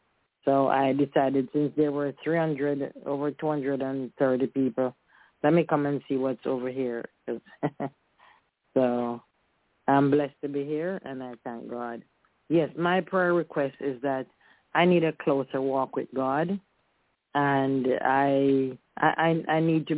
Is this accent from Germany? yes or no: no; Jamaica; now in Allentown, United States; I'm from Allentown, Pennsylvania. I'm originally a Jamaican, and I'm a Seventh-day Adventist